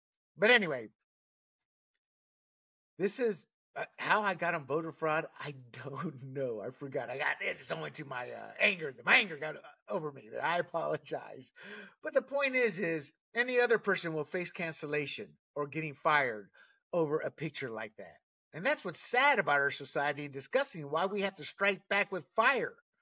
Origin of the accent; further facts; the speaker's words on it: Panama; I was born and raised in Panama.